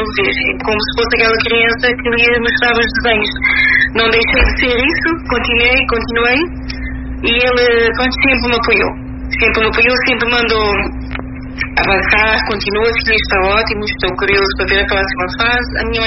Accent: Cape Verde; Porque eu sou cabo-verdiana e gosto muito.

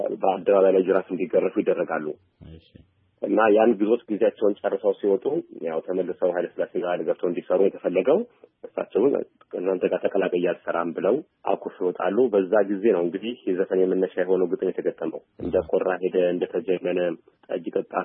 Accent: Debre Birhan, Amhara, Ethiopia; ልጅ እያለን ተወልጄ ያደግኩት ደብረ ብርሃን አካባቢ ነው

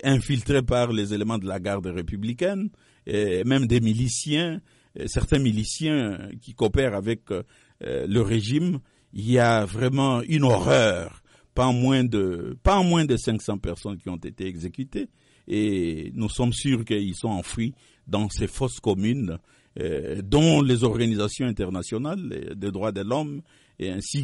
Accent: DR Congo; Eh bien, je suis Congolais, je connais bien mon pays.

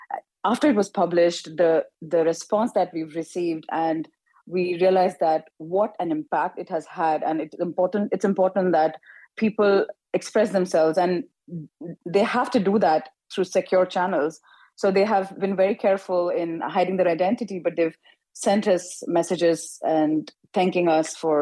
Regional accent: India; I'm from India

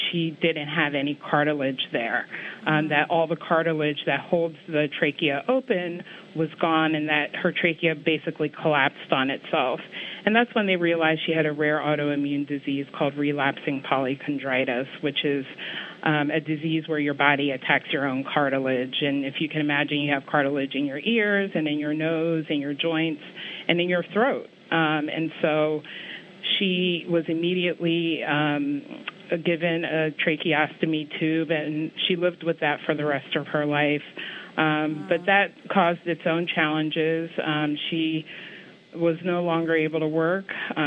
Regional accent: Baltimore, Maryland, United States; We grew up in Baltimore, Maryland. My parents are from Ghana. And we shared the same room.

